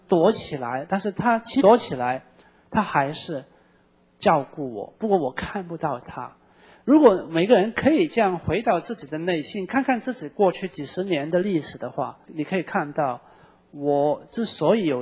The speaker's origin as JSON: {"language": "Chinese", "country": "Hong Kong", "tie": "born or raised there", "said": "我在香港长大的，我其实很怀念60年代的香港"}